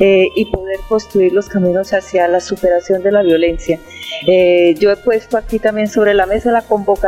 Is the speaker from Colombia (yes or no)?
yes; Colombia; Como parlamentaria andina colombiana, me comprometo igualmente a juntar a nuestra América